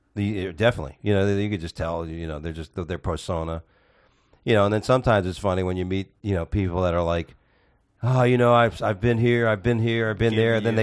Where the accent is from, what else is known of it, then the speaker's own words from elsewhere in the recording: Coral Springs, Florida, United States; And I used to sometimes say Miami because it's recognizable, mm-hmm. or Fort Lauderdale.